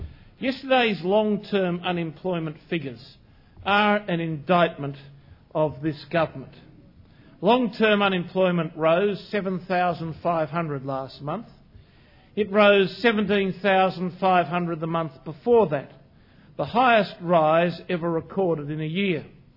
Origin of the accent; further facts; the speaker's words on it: Western Australia, Australia; South Australia and my home state, Western Australia